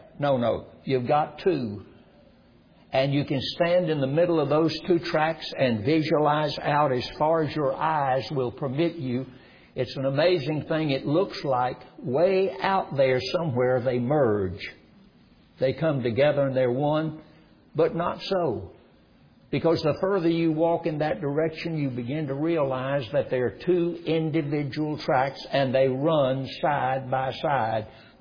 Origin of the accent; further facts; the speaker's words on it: Roxboro, North Carolina, United States; I was brought up in Roxboro, North Carolina for the first 20 years of my life. Brought up as a kid, as a child, on the railroad banks of Norfolk and Western Railroad Company.